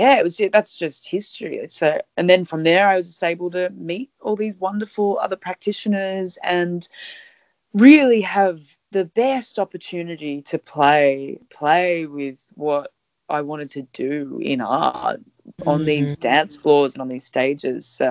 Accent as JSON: {"language": "English", "town": "Kogarah", "region": "New South Wales", "country": "Australia", "tie": "born or raised there", "said": "I'm a Sydney person. I grew up on Bidjigal country here in Kogarah, which is like southern Sydney, St George area. And I've always been a Sydney person"}